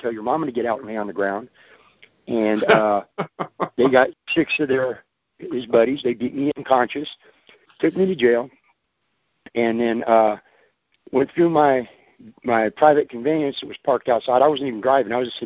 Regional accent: California, United States; I'm from California.

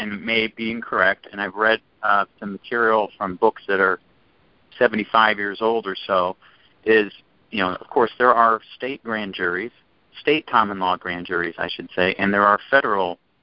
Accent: Illinois, United States; I'm from Illinois.

